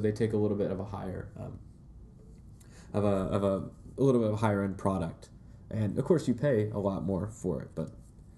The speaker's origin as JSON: {"language": "English", "town": "Fort Wayne", "region": "Indiana", "country": "United States", "tie": "born or raised there", "said": "I know my hometown in Fort Wayne, there's a shop there that has one of the, has a clover still."}